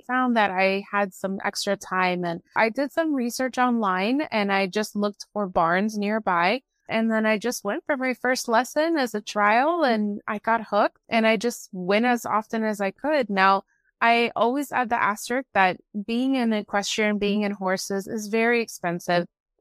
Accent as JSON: {"language": "English", "town": "Miami", "region": "Florida", "country": "United States", "tie": "born or raised there", "said": "You know, growing up in Miami, there wasn't a lot of opportunity for riding."}